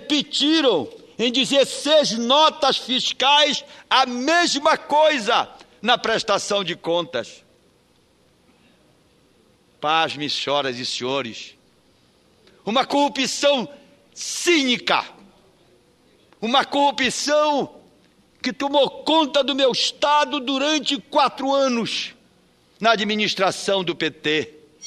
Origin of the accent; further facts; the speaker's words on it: Pará, Brazil; governadora do meu estado? Abro os jornais da minha terra e vejo o governador eleito, Simão Jatene, dizendo que o Pará pode ficar com as suas condições de operações praticamente paralisada.